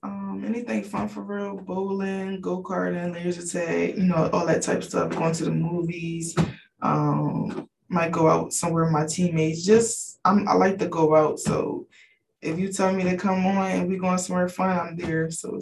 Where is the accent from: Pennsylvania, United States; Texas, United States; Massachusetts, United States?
Pennsylvania, United States; Philadelphia; now in Raleigh, United States; because I'm from Philly.